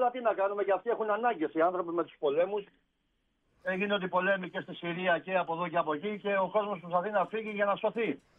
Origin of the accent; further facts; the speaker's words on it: Leipsoi, South Aegean, Greece; now in Rhodes, Greece; Εγώ, ναι, μεγάλωσα στους Λειψούς, έκανα οικογένεια εκεί πέρα, τα παιδιά μου.